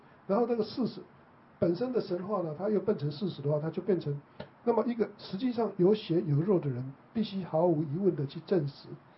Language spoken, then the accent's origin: Chinese; Taiwan; 对，那比如说像我们台湾人